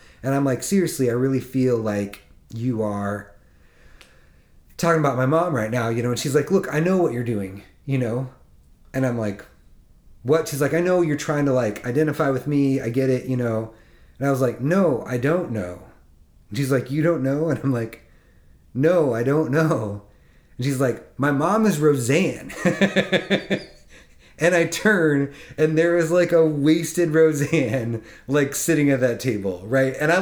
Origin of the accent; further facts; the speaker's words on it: Iowa, United States; Like, I'm from Iowa. Tom Arnold's from Iowa.